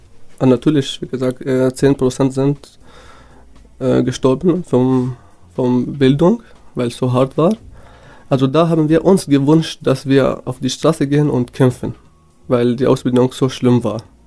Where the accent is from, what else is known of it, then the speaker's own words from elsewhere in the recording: Syria; German is a second language; now in Germany; Ich bin Kurde aus Nordosten von Syrien und 24 Jahre alt.